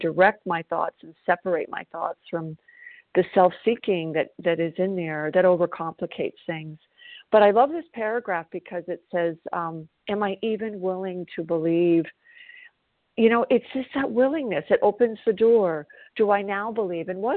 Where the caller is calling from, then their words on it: South Carolina, United States; I'm calling from South Carolina